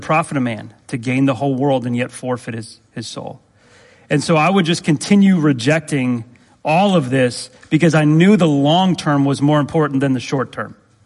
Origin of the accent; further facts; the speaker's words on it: Chicago, Illinois, United States; One of my buddies that I grew up with in Chicago had come to know Christ, and his whole life was radically different.